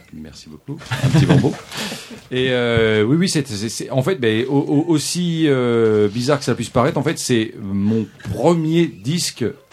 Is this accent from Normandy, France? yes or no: yes; Normandy, France; moved away; depuis que j'étais parti de Normandie